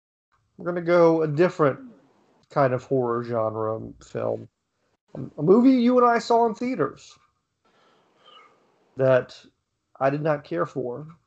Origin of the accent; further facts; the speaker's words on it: East Coast, United States; I prefer West Coast rap over East Coast rap. And I'm from the East Coast.